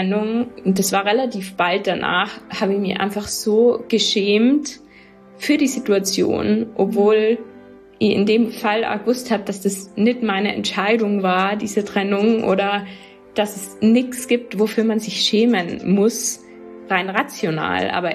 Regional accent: Tyrol, Austria; Genau, ich komme aus Tirol ursprünglich, aber in Tirol wird mir immer wieder gesagt, dass ich eigentlich Deutsche bin oder fragt, ob ich Deutsche bin, aber ich habe schon das Gefühl, dass man jetzt zumindest in dem Podcast meinen Dialekt da gut raushört.

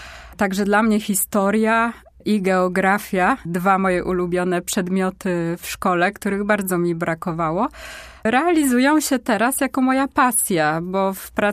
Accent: Żuławka Sztumska, Pomeranian Voivodeship, Poland; also born or lived in Gdynia / Gdańsk / Warsaw; Pochodzę z okolic Malborka, z takiej małej wsi Żuławka Sztumska.

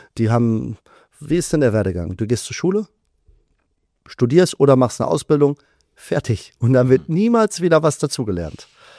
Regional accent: North Rhine-Westphalia, Germany; im Ruhrgebiet, wo ich herkomme.

